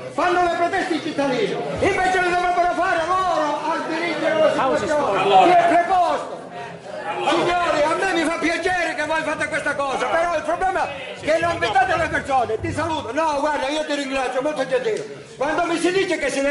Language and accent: Italian; Catanzaro, Calabria, Italy; perché io sono di Catanzaro